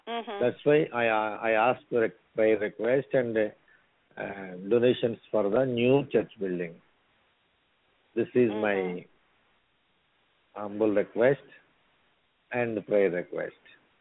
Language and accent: English; India; Yes, I am from India